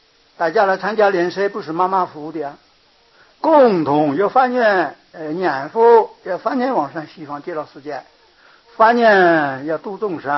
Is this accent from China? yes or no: yes; China; 那么一千多年来我们中国人哪一个不独雄啊